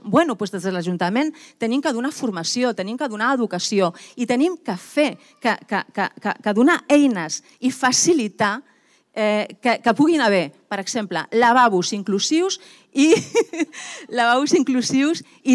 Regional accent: Sitges, Catalonia, Spain; el col·lectiu que vivim aquí, que som de Sitges i vivim aquí.

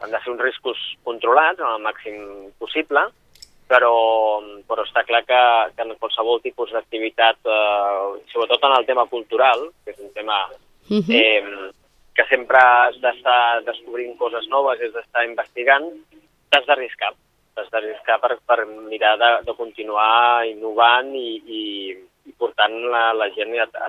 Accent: Sitges, Catalonia, Spain; nosaltres som de Sitges

